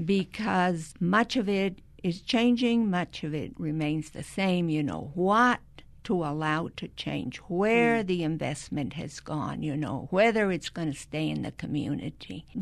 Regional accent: Dallas, Texas, United States; I mean, I come from the Metroplex, Dallas-Fort Worth, and have been in several cities

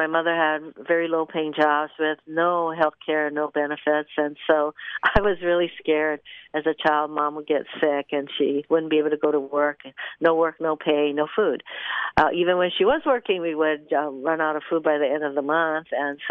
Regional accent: Japan; now in Hawaii, United States; what it was like growing up in Japan, what it was like coming to Hawaii.

